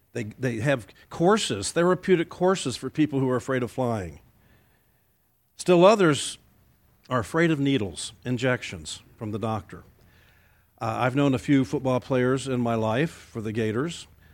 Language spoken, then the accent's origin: English; Miami, Florida, United States; I grew up in Miami